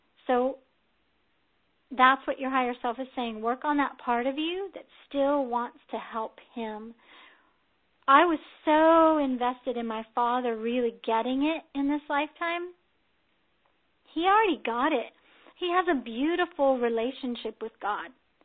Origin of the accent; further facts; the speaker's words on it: the South, United States; accent: Southern; Wow, did my southern accent come out there, y'all?